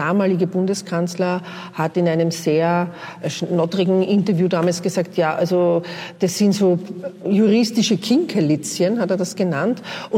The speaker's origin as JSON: {"language": "German", "region": "Vienna", "country": "Austria", "tie": "born there", "said": "Jetzt bin ich gebürtige Wienerin, kenne mich, glaube ich, gut aus im U-Bahn-Netz."}